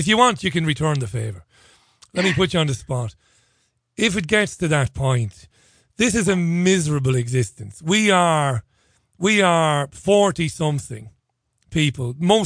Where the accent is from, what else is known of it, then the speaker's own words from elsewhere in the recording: Ireland; I know I'm an Irishman. I shouldn't say this.